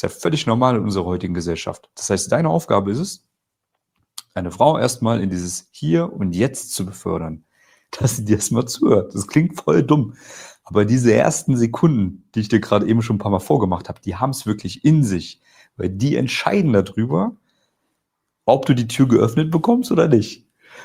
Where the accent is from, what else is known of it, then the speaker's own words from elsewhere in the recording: Germany; Ich komme ja aus Deutschland, hörst du ja wahrscheinlich. Piefke, oder?